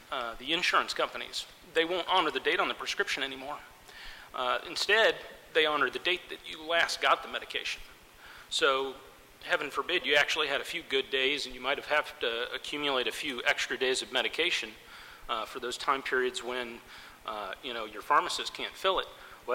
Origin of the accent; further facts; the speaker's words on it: Jacksonville, Florida, United States; I'm from Jacksonville, Florida.